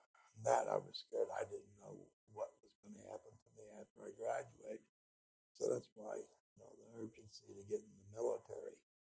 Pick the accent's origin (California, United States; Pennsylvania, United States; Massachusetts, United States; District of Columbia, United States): California, United States; Downey; born there; Now, I was born in Downey, California. Okay, so I'm California.